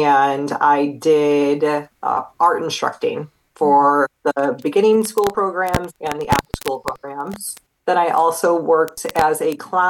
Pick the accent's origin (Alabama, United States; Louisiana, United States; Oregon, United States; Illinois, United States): Illinois, United States; Chicago Heights; also born or lived in Bradenton; So I am from Chicago Heights, Illinois, born and raised. For a very brief moment, I did move to Bradenton, Sarasota, lived there for a few years, came back to the area when I was about 10 years old.